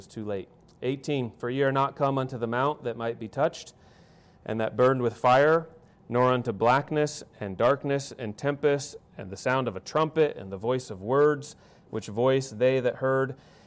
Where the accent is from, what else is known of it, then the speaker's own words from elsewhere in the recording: Billings, Montana, United States; Well, your pastor said that we are from Billings, Montana